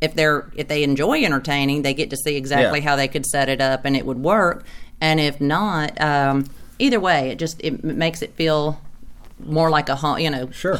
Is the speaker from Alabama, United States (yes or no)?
yes; Alabama, United States; I am from Alabama